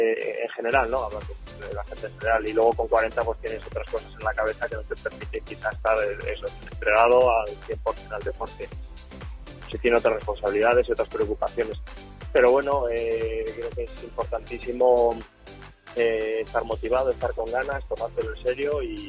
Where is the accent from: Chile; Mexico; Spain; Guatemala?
Spain; Burgos, Castile and León; moved away; Yo soy de Burgos, hacía atletismo y me desplacé al Pirineo precisamente para hacer esquí